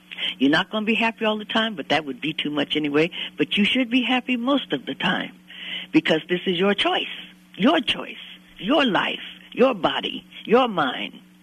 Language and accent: English; Berkeley, California, United States; born there; also born or lived in Texas; now in Oakland, United States; In Oakland, California. That's my home. I was born in Berkeley, and I moved to Texas for several years to get away from distractions, but the heat ran me out of Texas.